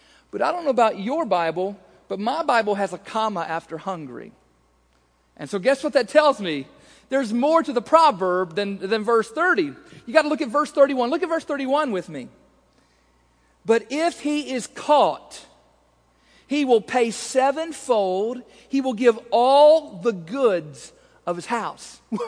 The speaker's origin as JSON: {"language": "English", "town": "Richardsville", "region": "Kentucky", "country": "United States", "tie": "born or raised there", "said": "I grew up out in Richardsville, out in Anna, and at the corner of 185 and Anna Sand Hill Road, there used to be a store called Pruitt's Grocery."}